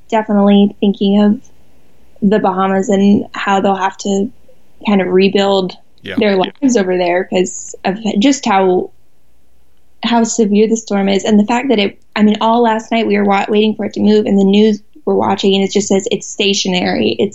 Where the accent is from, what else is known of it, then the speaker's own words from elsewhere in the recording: Florida, United States; So I'm a native Floridian. I was born in Central Florida.